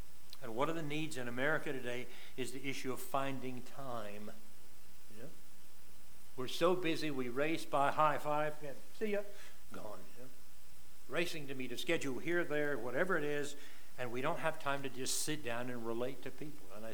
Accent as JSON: {"language": "English", "region": "North Carolina", "country": "United States", "tie": "born or raised there", "said": "I was raised in the South, up in North Carolina, in the public school system."}